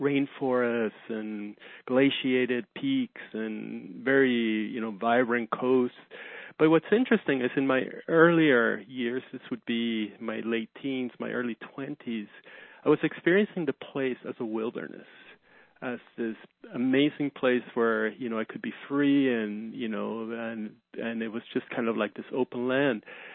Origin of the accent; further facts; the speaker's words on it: Mexico City, Mexico; moved away as an adult; now in Canada; I was born in Mexico City. And then we immigrated to Canada. I had finished high school in Mexico City